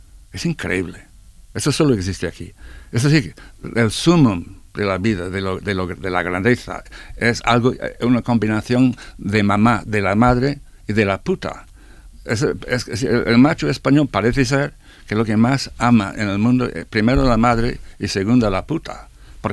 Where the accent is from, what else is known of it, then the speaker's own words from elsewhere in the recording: Ireland; Era terrible en Irlanda, de donde vengo yo.